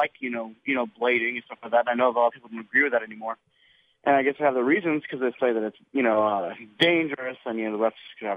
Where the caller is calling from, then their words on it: San Antonio, Texas, United States; from San Antonio.